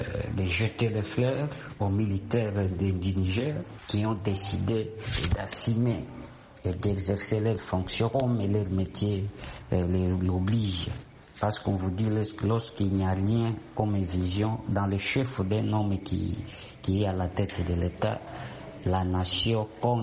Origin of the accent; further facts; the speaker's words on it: DR Congo; ici chez nous, en RDC